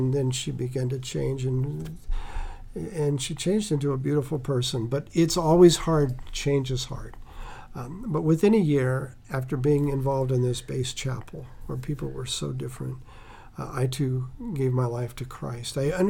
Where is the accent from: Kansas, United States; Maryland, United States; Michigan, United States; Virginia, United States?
Kansas, United States; Phillipsburg; also born or lived in Omaha; I was born in Kansas and brought up in the same little town in north central Kansas, Phillipsburg.